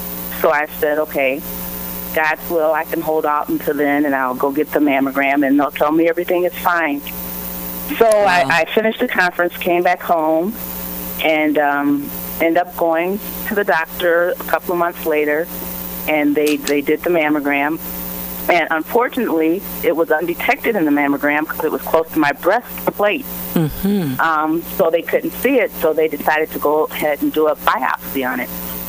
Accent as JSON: {"language": "English", "region": "Illinois", "country": "United States", "said": "I was down in Memphis, Tennessee. I'm from Illinois."}